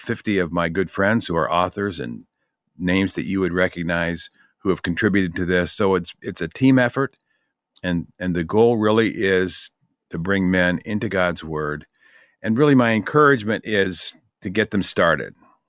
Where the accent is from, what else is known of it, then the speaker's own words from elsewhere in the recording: Wheaton, Illinois, United States; Yeah, I grew up in Wheaton, Illinois.